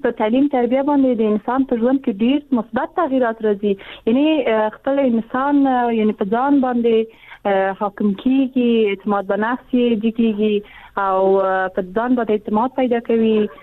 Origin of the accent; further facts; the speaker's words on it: Afghanistan; زه پښیمانه یم چې زه په افغانستان کې پیدا شوی یم زه د افغانستان یوه جلی یم